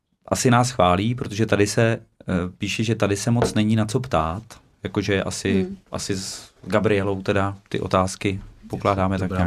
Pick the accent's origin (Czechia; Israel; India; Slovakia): Czechia; Ústí nad Labem, Ústí nad Labem Region; My, rodilí Ústečané, to nemáme moc rádi